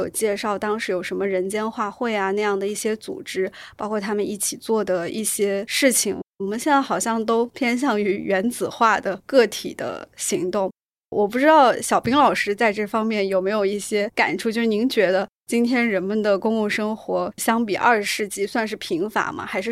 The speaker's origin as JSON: {"language": "Chinese", "region": "Hunan", "country": "China", "said": "因为我是湖南人"}